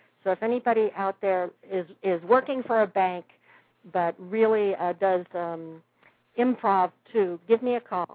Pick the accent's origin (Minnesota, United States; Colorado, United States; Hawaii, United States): Colorado, United States; Denver; now in Miami, United States; I'm from Denver originally, and I love Miami.